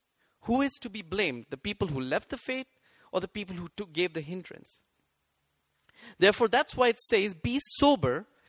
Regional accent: India; now in Maastricht, Netherlands; Hey, I'm from India. As you can see, I'm brown. But I've been living in Maastricht, and I work at Maastricht University.

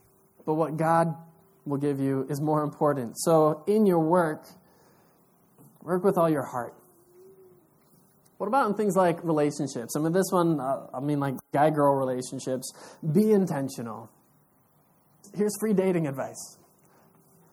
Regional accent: United States; born there; till I realized I was born in the United States and that's not even allowed.

